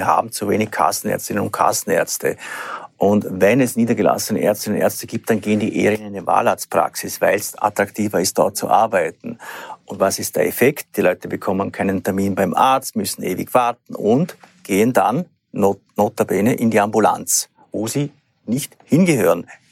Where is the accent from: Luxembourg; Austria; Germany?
Austria; Und das ist ein kulturelles Problem, das wir als Österreicher mittlerweile haben.